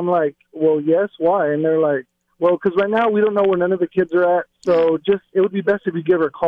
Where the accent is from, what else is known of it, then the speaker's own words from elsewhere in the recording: Pearland, Texas, United States; We're actually from Pearland, Texas.